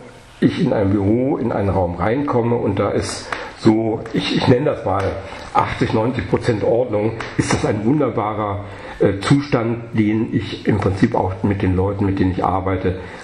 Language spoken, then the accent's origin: German; Rhineland, Germany; Ich bin Rheinländer.